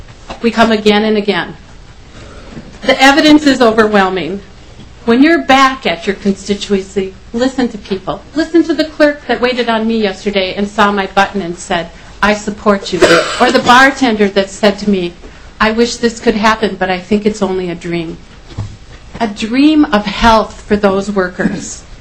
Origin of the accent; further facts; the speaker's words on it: Minnesota, United States; But I'm also the granddaughter of a steelworker and born and raised on the Iron Range.